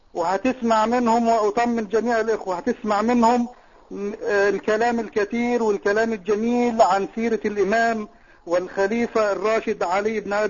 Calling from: Saudi Arabia; أنا بكلمك حضرتك من السعودية

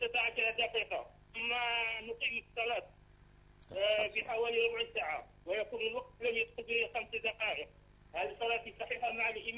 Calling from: Algeria; وأسألك عن عندنا في الجزائر يؤذن قبل صلاة الفجر

